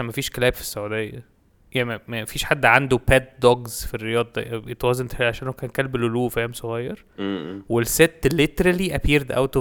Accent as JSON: {"language": "Arabic", "country": "Egypt", "said": "لا احنا اتنين مصريين والثلاثه سودانيين."}